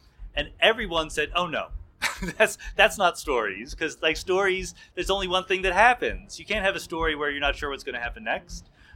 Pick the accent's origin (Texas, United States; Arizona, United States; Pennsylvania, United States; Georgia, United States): Pennsylvania, United States; Philadelphia; Like, I, as a Philadelphian